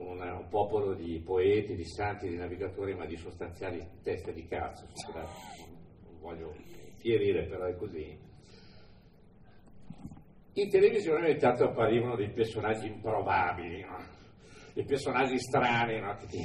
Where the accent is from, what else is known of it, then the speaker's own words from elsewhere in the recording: Milan, Lombardy, Italy; io vengo da Milano